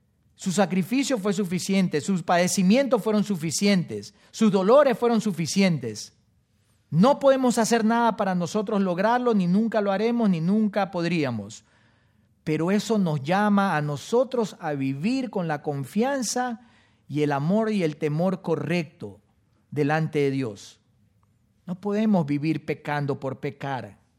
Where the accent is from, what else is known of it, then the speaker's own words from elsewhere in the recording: Ecuador; Porque mi mamá fue alcanzada con el evangelio por medio de unos misioneros en mi país, Ecuador.